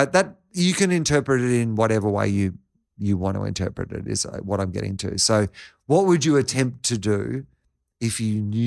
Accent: Russia; I grew up in Russia. I'd never heard of ….

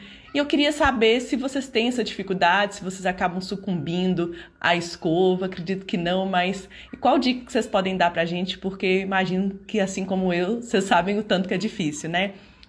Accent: Minas Gerais, Brazil; eu tenho 31 anos, eu sou de Minas Gerais.

